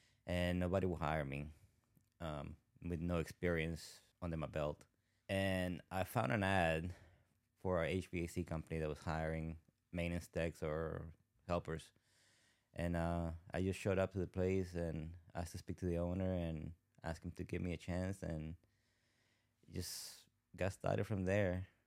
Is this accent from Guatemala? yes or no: yes; Guatemala; I'm from Guatemala.